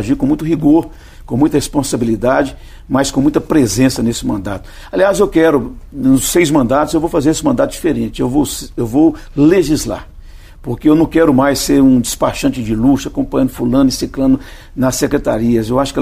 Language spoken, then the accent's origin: Portuguese; Minas Gerais, Brazil; Lá da minha região do norte de Minas